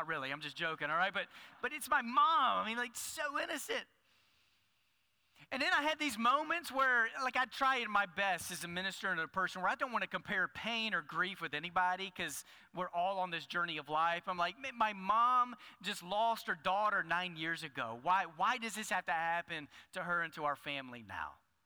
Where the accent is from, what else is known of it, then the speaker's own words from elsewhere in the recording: Dallas, Texas, United States; I grew up in Dallas a few years ago at Six Flags.